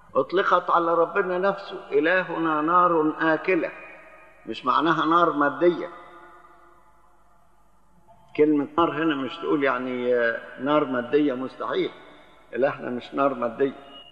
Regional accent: Upper Egypt, Egypt; لزمن قريب عندنا في الصعيد كنا بالشكل ده

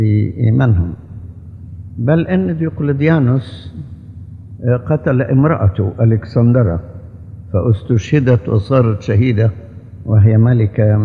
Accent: Egypt; دلوقتي عاملين له هيصة كبيرة عندنا في مصر

